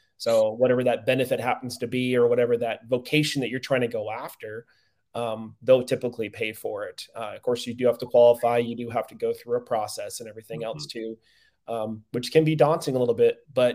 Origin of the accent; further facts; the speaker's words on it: Montana, United States; now in Texas, United States; And I didn't meet that criteria because I'm from Eastern Montana. So my MEPS is up there in Montana. So I became a Texas resident after being here for about 10 years.